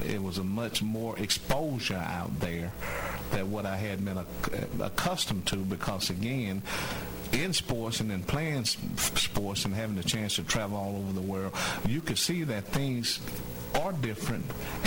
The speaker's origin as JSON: {"language": "English", "town": "Phenix City", "region": "Alabama", "country": "United States", "tie": "born or raised there", "also_born_or_lived": "Columbus", "said": "So even though I was born in Columbus, but our residents were in Phenix City. So I grew up in Phenix City."}